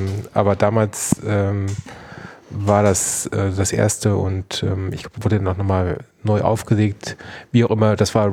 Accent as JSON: {"language": "German", "town": "Neuwied", "region": "Rhineland-Palatinate", "country": "Germany", "said": "Ich bin Geschäftsführer der MUMA GmbH. Ich komme aus Neuwied bzw. Koblenz."}